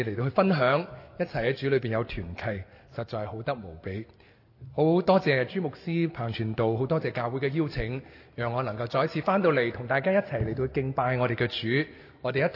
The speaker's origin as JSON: {"language": "Chinese", "country": "China", "said": "我们中国人有一句说话"}